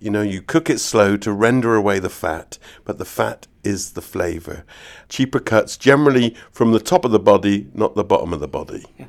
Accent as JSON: {"language": "English", "region": "South West England", "country": "United Kingdom", "said": "I come from the West Country"}